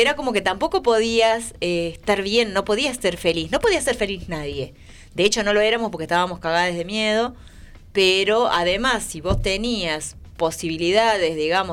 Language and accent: Spanish; La Rioja, Argentina; una cultura como la riojana, que somos muy alcohólicas.